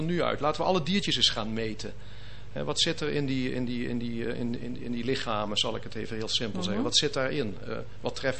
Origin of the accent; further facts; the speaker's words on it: Limburg, Netherlands; ik kom oorspronkelijk uit Limburg, daar hadden we de Maas.